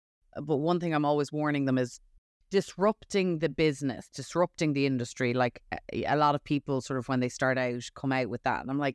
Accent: Ireland; I'm from Ireland originally

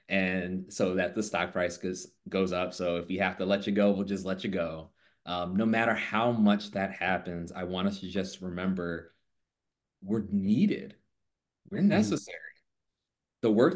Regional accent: the South, United States; To borrow from my experience as a Southerner.

